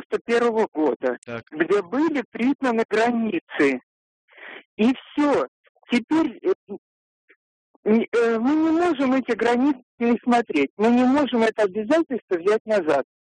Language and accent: Russian; Moscow, Russia; я из Москвы.